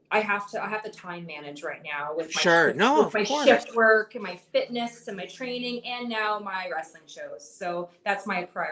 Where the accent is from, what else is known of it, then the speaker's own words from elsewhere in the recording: Dowling, Ontario, Canada; In the town closest to me. So I grew up there in Dowling.